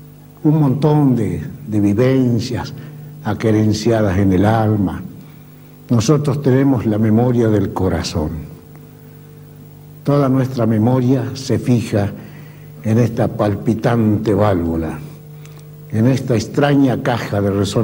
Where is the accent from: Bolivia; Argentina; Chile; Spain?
Argentina; Pergamino, Buenos Aires Province; Saben que soy del lado del Pergamino. Caminé toda mi tierra, toda la vida